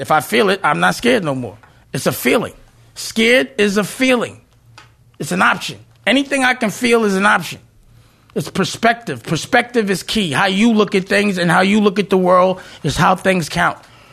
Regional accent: Harlem, New York, United States; because I'm from Harlem. You know, we arrogant. You know, we don't think nobody better than us.

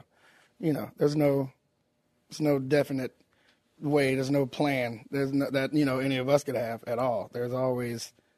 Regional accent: Tallahassee, Florida, United States; Tallahassee, Florida.

